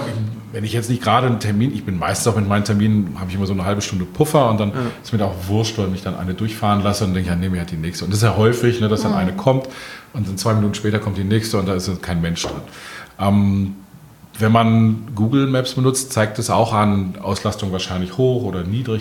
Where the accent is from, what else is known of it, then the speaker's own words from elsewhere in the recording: Bonn, North Rhine-Westphalia, Germany; Ich komme aus Bonn, gebürtig. Meine Heimatstadt und der ÖPNV, das ist eine tragische Geschichte.